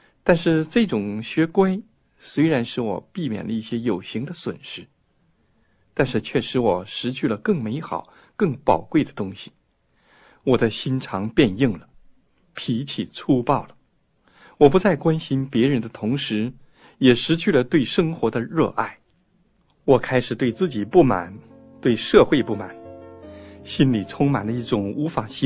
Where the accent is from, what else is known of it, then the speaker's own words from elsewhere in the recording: North China, China; moved away as an adult; 我在北方出生、读书、工作，艰苦的日子还记忆犹新呢。